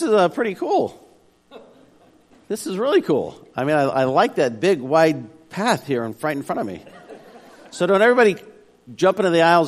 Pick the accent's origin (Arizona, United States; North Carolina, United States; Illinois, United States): Arizona, United States; You know, when I was a kid growing up in Arizona, there wasn't a whole lot to do besides just kind of beat the heat, you know.